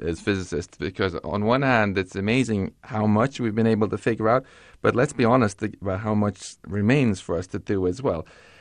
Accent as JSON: {"language": "English", "town": "Stockholm", "region": "Stockholm County", "country": "Sweden", "tie": "born or raised there", "said": "I guarantee you're going to get to visit my hometown of Stockholm to pick up a prize for it."}